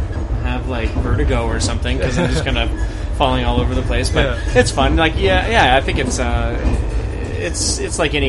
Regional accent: Halifax, Nova Scotia, Canada; now in Kelowna, Canada; My end trip is Halifax, Nova Scotia, my hometown. So I'm living in Kelowna, BC right now, but I was born and raised in Halifax.

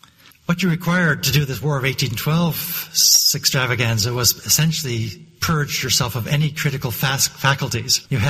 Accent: Canada; Traditionally, our participation in world bodies, first the League of Nations, and then the United Nations, and even NATO, which Canadians tried to imagine was a peacekeeping operation

